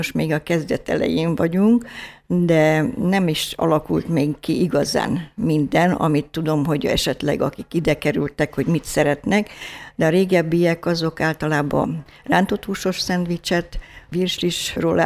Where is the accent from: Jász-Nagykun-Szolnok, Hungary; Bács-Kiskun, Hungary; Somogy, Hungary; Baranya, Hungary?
Bács-Kiskun, Hungary; Kiskunhalas; Kiskunhalason születtem, itt is éltem, és tulajdonképpen a gyermekkorom az nagyon jó volt.